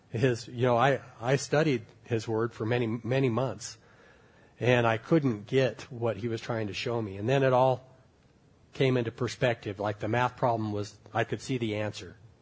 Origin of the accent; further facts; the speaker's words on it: Wyoming, United States; I'm from Wyoming. I've been in a lot of different places